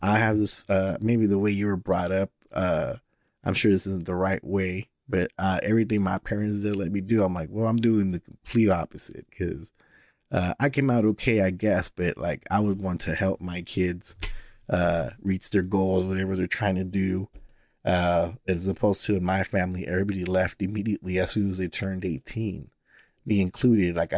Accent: Houston, Texas, United States; I'm from Houston, like, yo, don't criticize me

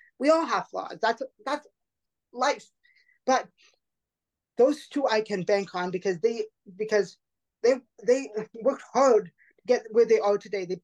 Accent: Oakville, Ontario, Canada; He he comes from Oakville, Ontario, Canada, which is my hometown.

